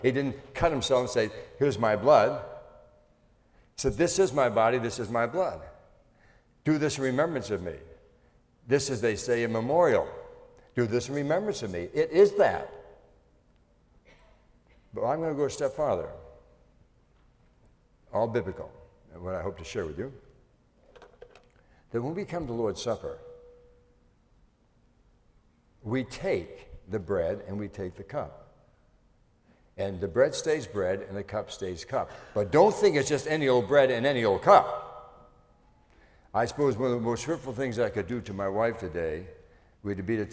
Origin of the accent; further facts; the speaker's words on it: Rhode Island, United States; And I came from Rhode Island, which is the most Catholic state in the Union at that time